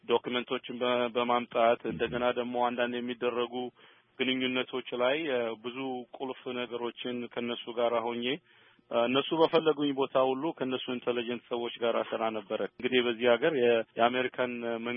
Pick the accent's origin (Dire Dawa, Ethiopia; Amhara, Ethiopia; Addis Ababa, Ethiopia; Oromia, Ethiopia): Addis Ababa, Ethiopia; moved away as an adult; now in United States; ተወልጄ ያደግኩት የድሮ አሮጌ ቄራ የሚባለው አካባቢ ነው።